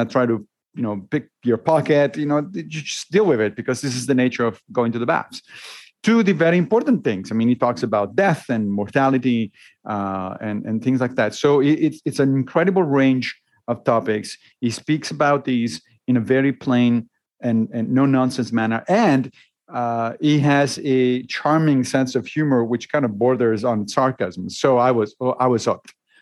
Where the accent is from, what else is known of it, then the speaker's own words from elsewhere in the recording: Rome, Lazio, Italy; I grew up Catholic because I grew up in Rome in Italy. And so kind of by default, you're a Catholic. But I left the church when I was a teenager